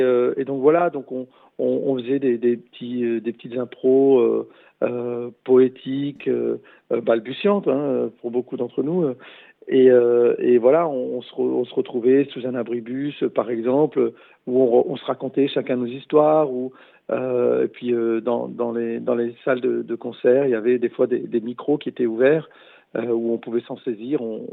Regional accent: Roubaix, Hauts-de-France, France; Bah, moi, je suis né, j'ai grandi à Roubaix

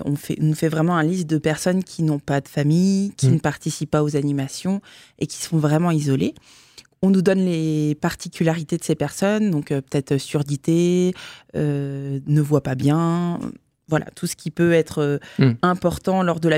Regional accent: Nancy, Grand Est, France; On vient de Nancy, il n'y a pas ça à Nancy

